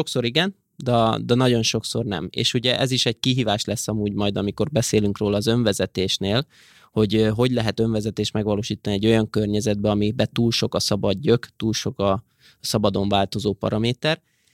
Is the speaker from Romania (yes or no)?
no; Hungary; born there; Itt születtem Magyarországon, szóval nem vagyok elfogult.